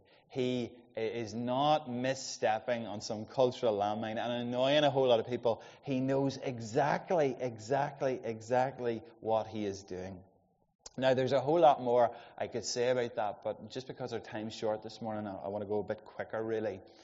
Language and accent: English; Ulster, Ireland; Some of you maybe don't know, I grew up in Monaghan